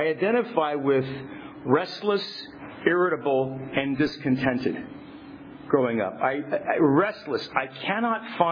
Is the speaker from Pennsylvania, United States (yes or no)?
no; Tulare, California, United States; also born or lived in Visalia; I actually was raised in Tulare. I was born and raised in Tulare. Grew up in Visalia, Tulare.